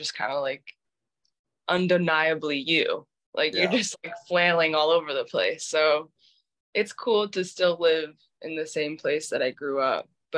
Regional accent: New York City, New York, United States; I mean, I grew up in Meatpacking District, like West Village area.

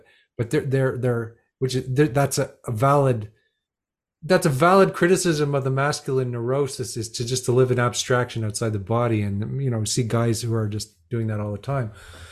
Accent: Canada; I still have this, because I'm from Canada

